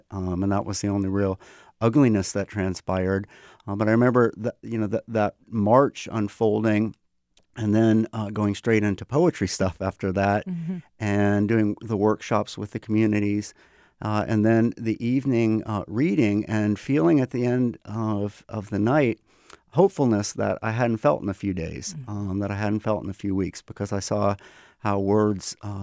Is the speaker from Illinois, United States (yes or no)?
no; Buffalo, New York, United States; born there; now in Spokane, United States; I was born in Buffalo, New York, and I came to Washington in 1999 purely for mercenary reasons.